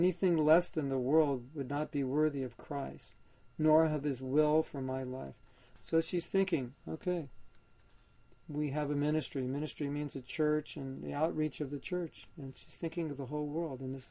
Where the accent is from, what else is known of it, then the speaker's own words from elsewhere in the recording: Los Angeles, California, United States; So I was raised in Los Angeles. My parents were living there.